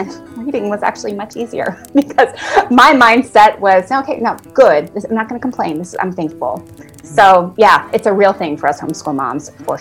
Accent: Pennsylvania, United States; Let me tell you, like, I'm from Pennsylvania, and being from Pennsylvania, there's no such thing as a proud Pennsylvanian bumper sticker.

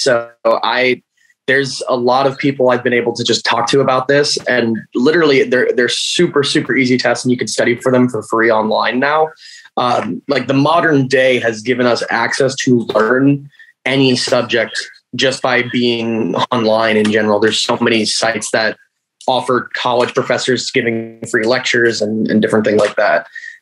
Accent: Colorado, United States; I am from Colorado originally, but actor, filmmaker, writer.

